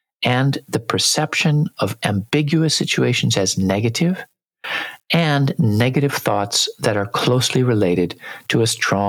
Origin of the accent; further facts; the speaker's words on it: California, United States; but in fact, I grew up in California